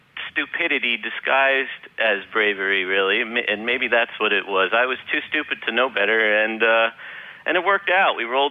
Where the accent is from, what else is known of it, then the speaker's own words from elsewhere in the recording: Brooklyn, New York, United States; Dude, I'm from Brooklyn. Do you think Costa Rica scares me?